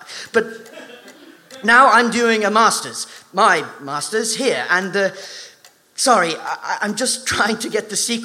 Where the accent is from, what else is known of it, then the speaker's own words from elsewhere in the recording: Islington, London, United Kingdom; So, I'm from North London, from Islington, and I...